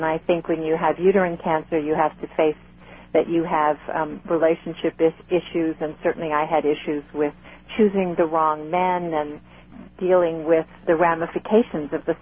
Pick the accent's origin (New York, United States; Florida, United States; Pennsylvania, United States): New York, United States; Brooklyn; I was raised a Roman Catholic, and I grew up in Brooklyn, New York.